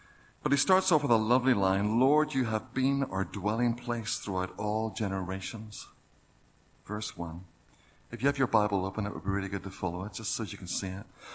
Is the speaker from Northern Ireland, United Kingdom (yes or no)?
yes; Belfast, Northern Ireland, United Kingdom; or come from Cherry Valley in East Belfast, which is where I come from. Well, East Belfast I come from, not Cherry Valley.